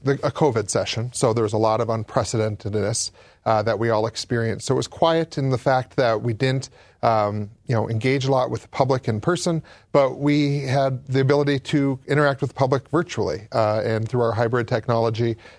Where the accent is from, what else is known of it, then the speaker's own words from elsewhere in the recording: Minot, North Dakota, United States; now in Fargo, United States; I grew up in Minot, but have called Fargo home for the last 21 years, started here at college